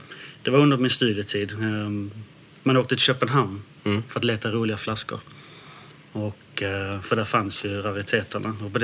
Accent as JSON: {"language": "Swedish", "town": "Landskrona", "region": "Skåne", "country": "Sweden", "tie": "born or raised there", "said": "Där jag slår ett slag för Landskrona som bryggarstad, min hemstad."}